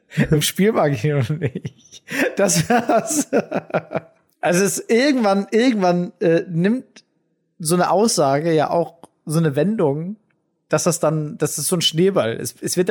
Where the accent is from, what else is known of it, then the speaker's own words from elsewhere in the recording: Flensburg, Schleswig-Holstein, Germany; Ich komme ja auch aus Norddeutschland, also nördlicher geht's ja nicht. Also ich komme aus Flensburg.